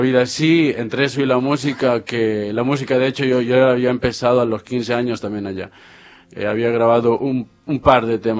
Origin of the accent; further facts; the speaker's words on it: Bolivia; Sí, de Bolivia, y el servicio obligatorio también es allá